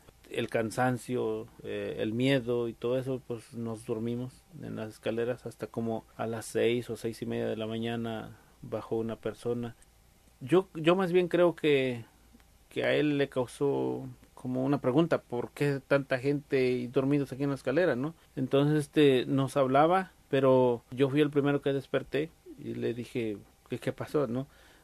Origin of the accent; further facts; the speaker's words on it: Mexico; now in United States; no, pues venimos de México llegando, pero traíamos una dirección, pero no vive la persona que estábamos buscando.